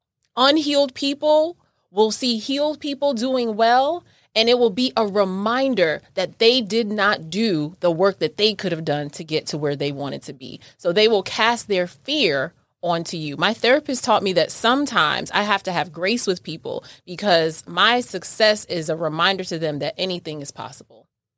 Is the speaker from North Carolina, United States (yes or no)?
no; New York, United States; I'm from New York, you know, so it was in me, girl.